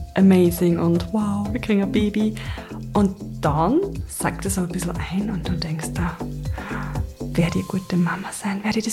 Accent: Upper Austria, Austria; Sagt man bei uns in Oberösterreich?

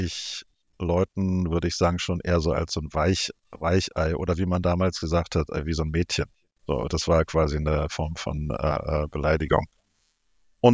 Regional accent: East Germany, Germany; ich bin teilweise in der DDR noch groß geworden.

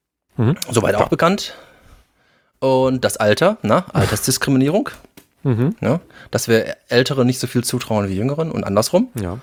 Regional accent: Gelsenkirchen, North Rhine-Westphalia, Germany; ich komme aus Gelsenkirchen Bismarck

